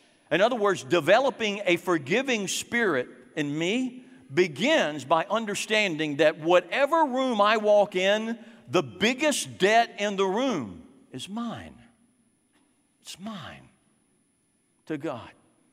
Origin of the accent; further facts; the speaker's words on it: Sugar Land, Texas, United States; I said, well, I'm from right here. I'm from Sugar Land. No, really. Where are you from? I said, I'm right here, Sugar Land. I've lived in Sugar Land 34 years.